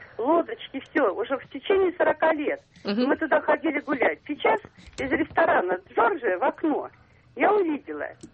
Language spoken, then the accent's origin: Russian; Moscow, Russia; я из Москвы.